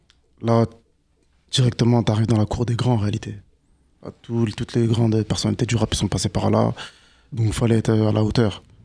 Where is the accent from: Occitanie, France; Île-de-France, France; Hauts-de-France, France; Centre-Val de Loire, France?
Hauts-de-France, France; Amiens; j'ai grandi à Amiens Nord. J'ai grandi à Amiens Nord et suite à ça, j'ai déménagé à Amiens Sud. Donc du coup, on va dire que la musique, elle a réellement commencé à Amiens Sud. Mais sinon, je suis d'Amiens Nord de base.